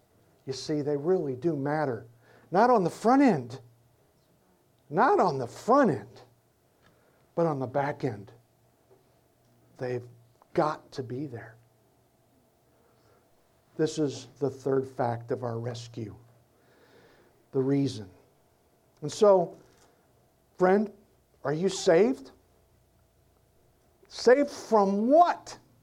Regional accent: the South, United States; born there; Of course I love Jesus. I was born in the South.

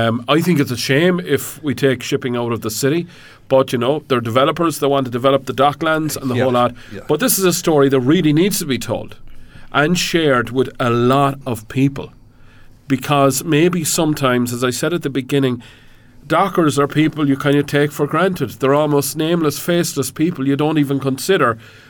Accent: Cobh, Munster, Ireland; even though I'm from Cove.

